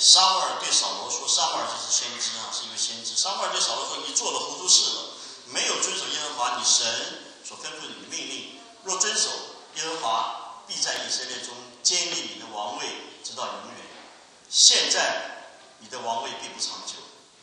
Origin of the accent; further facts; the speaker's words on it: China; 后裔哈，在我们中国人呢，第一个 观念，这个后裔绝对不会是一个